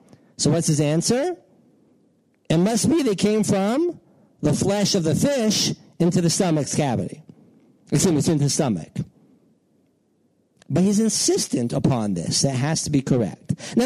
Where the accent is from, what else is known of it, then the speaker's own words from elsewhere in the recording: Houston, Texas, United States; I remember once I was came to visit my hometown of Houston.